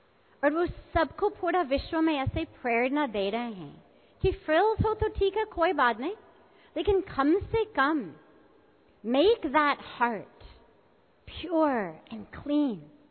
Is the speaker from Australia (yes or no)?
no; United States; Hindi is a second language; moved away as an adult; now in India; मैं 28 वर्ष पहले 25 साल की छोटी सी आयु में मैं अमेरिका से आए, मैंने स्टैनफोर्ड यूनिवर्सिटी से ग्रेजुएशन की और मैं अपनी PhD कर रही थी। मैं भारत में आए बैकपैक लेकर